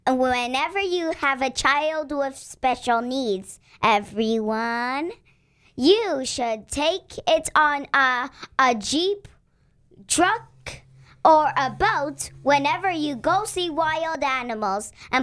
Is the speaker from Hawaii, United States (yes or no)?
no; Florida, United States; also born or lived in Greece; from Florida, born in Greece, 2008.